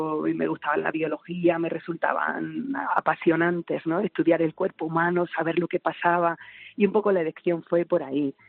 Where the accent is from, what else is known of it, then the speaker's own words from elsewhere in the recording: Torre Perogil, Andalusia, Spain; born there; now in Granada, Spain; soy de Granada, pero nacida en... Bueno, vivo en Granada actualmente, pero nacida en un pueblecito muy pequeño. De ahí lo de … del conocernos todos, de un pueblo de Jaén